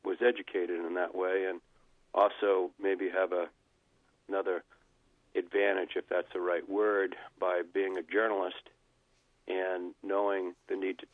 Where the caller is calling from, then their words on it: Massachusetts, United States; But I'm calling from Cape Cod.